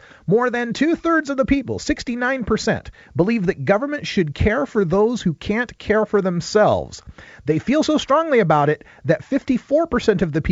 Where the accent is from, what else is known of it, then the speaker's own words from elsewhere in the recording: Boise, Idaho, United States; So I'd like to let you know that my hometown alma mater, number 10 ranked in the country, Boise State Broncos, are leading their game at halftime 28-0.